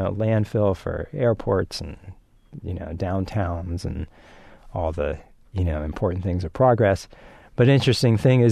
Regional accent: California, United States; most of us here if we grew up in California, I have grown up here since I was 9

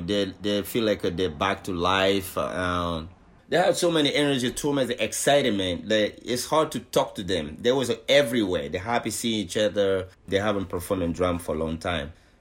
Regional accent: Guinea; moved away; Am I from Guinea? But I'm not only from Guinea. I live here. So this is my home too.

